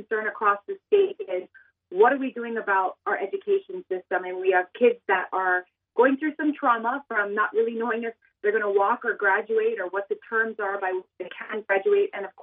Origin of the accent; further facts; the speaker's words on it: Hawaii, United States; also born or lived in Venezuela; I am born and raised in Hawaii, but when I was 23, I lived in Venezuela.